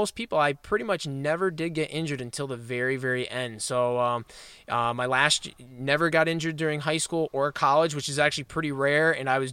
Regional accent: Ticonderoga, New York, United States; It's the start of the 4th of July parade in Ticonderoga, New York, my hometown.

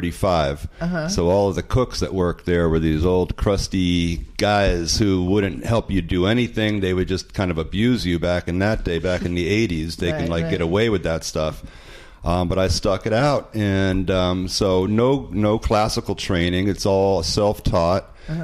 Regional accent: Newfoundland and Labrador, Canada; born there; also born or lived in France / Germany / United States; I was born in Newfoundland on a, my father was in the military, so we were stationed up north. And after Newfoundland, we moved to Europe, where I lived in France, I lived in Germany.

